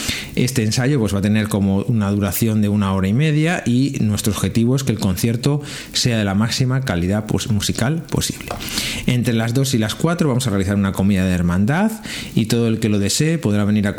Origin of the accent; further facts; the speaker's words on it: Toro, Castile and León, Spain; moved away as an adult; also born or lived in Gijón; now in Gran Canaria, Spain; tanto en Gijón, donde estuve 13 años de profesor, como en Toro, en mi ciudad natal. Y ahora que estoy en Gran Canarias